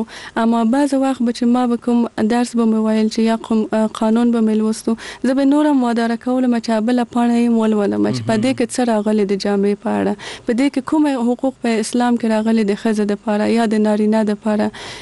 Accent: Kabul, Afghanistan; born there; زه په کابل کې زغیدلې یم او دلته مجوون کړی.

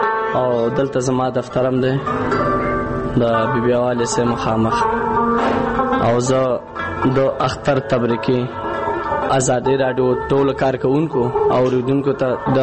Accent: Laghman, Afghanistan; now in Jalalabad, Afghanistan; مون اصلي خو یو د لغمان داخل لاس او چپ لاسم چې پیژندل زه جلال آباد یم

